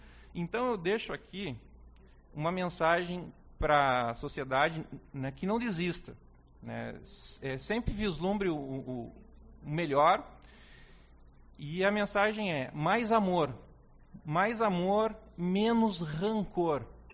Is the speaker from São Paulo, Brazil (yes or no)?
no; Uruguaiana, Rio Grande do Sul, Brazil; Eu sou um guri de Uruguaiana, né? Nasci em Uruguaiana, na antiga Santa Casa Velha, na antiga Santa Casa, né? Hoje Santa Casa Velha, do bairro Cabo Luiz Quevedo